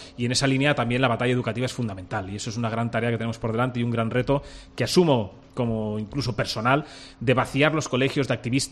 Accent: Catalonia, Spain; mi patria chica, Cataluña, a mi patria grande, España

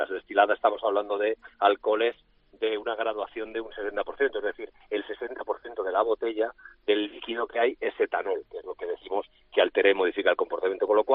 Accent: Madrid, Community of Madrid, Spain; now in Barcelona, Spain; yo soy madrileño, pero vivo en Barcelona

